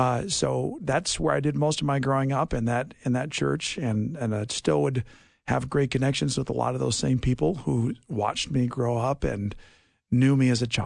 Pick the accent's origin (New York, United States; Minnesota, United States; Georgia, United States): New York, United States; New York City; also born or lived in India; and then I did most of my growing up in New York City, where my dad eventually became a pastor.